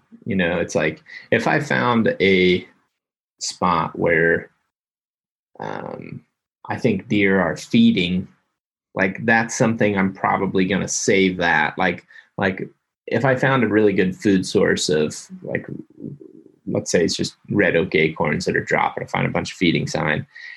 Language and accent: English; Ohio, United States; also born or lived in Iowa; I was a resident there for 5 years, and then I grew up in Ohio. So I've got like a lot of ties to Iowa and Ohio.